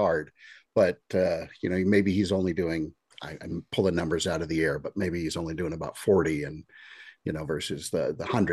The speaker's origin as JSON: {"language": "English", "town": "Brooklyn", "region": "New York", "country": "United States", "said": "I'm a kid from Brooklyn."}